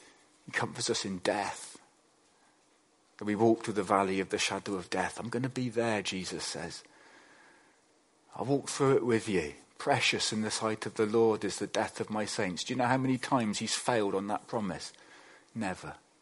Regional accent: Bradford, Yorkshire and the Humber, United Kingdom; We had a well in the kitchen of the house that we grew up in Bradford.

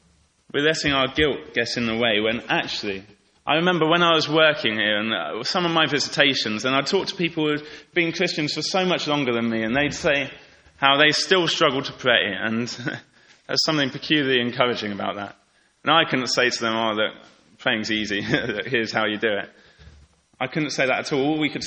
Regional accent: United Kingdom; I think maybe especially with us being British or something, I don't know.

